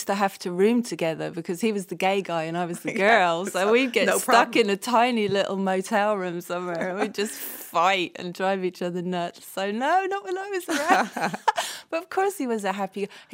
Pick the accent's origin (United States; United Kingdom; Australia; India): United Kingdom; London; I grew up in London, but very much part of the London Irish community